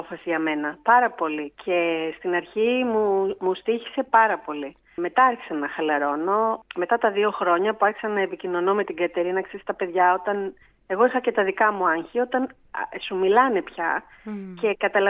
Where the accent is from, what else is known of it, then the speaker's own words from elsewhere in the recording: Athens, Attica, Greece; now in Loutraki, Greece; Εγώ είχα γεννηθεί στο Λουτράκι, αλλά είχα φύγει αρκετά μικρή, 5η δημοτικού. Είχαμε μετακομίσει πίσω στην Αθήνα οικογενειακώς και μεγάλωσα στην Αθήνα επί της ουσίας.